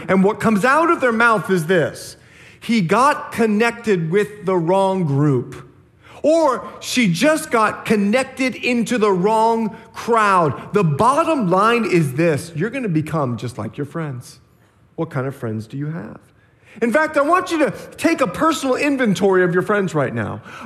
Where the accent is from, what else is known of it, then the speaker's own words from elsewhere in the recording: Bahamas; I remember when I was 11 years old. You see, I'm from the Bahamas, and we used to go to this island in Treasure Key